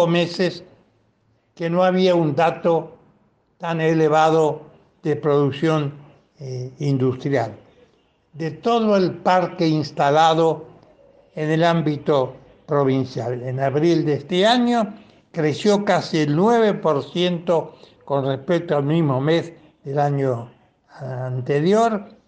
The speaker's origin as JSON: {"language": "Spanish", "region": "Santa Fe", "country": "Argentina", "tie": "born there", "said": "que abarca a las empresas industriales localizadas en mi provincia natal"}